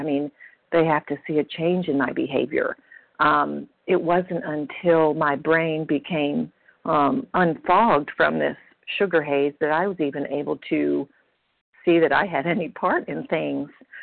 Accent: Tennessee, United States; now in Oklahoma, United States; grateful recovered compulsive overeater. I'm from Tennessee, currently in Oklahoma.

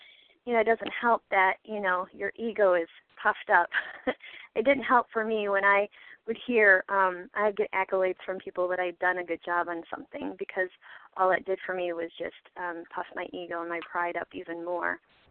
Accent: Michigan, United States; I'm from Michigan.

